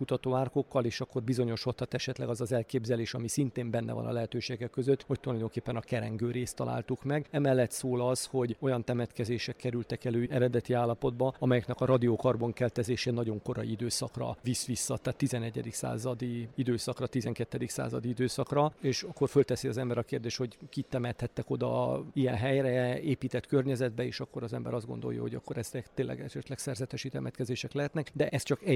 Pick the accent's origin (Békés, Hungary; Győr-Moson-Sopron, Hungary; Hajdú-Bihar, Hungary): Győr-Moson-Sopron, Hungary; Sopron; az én szülővárosomra, Sopronra gondolok